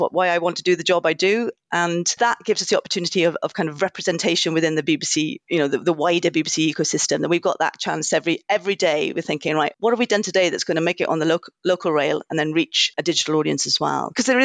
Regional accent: Rhondda, Wales, United Kingdom; I come from the Rhondda Valleys. I'm a Valley girl

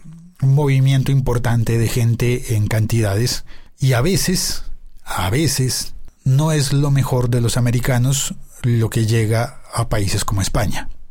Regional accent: Colombia; A veces las malas personas nos hacen muchísimo daño a los colombianos de dos maneras.

